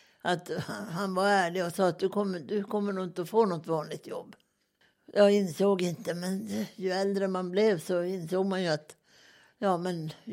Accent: Kaunisvaara, Norrbotten County, Sweden; now in Luleå, Sweden; och jag kommer från Kaunisvaara, men jag är lulebo sedan 1983.

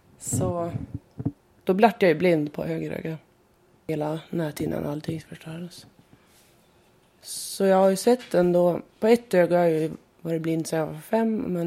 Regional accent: Görse, Västernorrland County, Sweden; Jag är uppvuxen i en by som heter Görse. Som ligger 3 mil utanför Härnösand.

